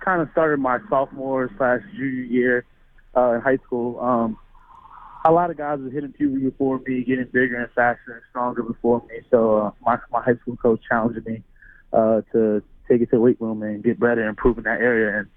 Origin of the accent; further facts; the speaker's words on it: Whitehall, Pennsylvania, United States; also born or lived in Bronx, United States; I'm actually from Whitehall, Pennsylvania, Cowley, Pennsylvania. So I was born in Bronx. I lived there until I was like 5, 6 years old. My family thought it would be the best decision to move to Pennsylvania